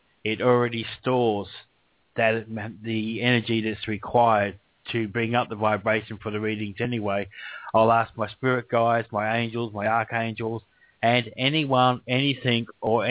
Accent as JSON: {"language": "English", "country": "Australia", "said": "I'm an Aussie. Language warning. Please remember that I'm forcing Australians to have a tendency to swear their heads off."}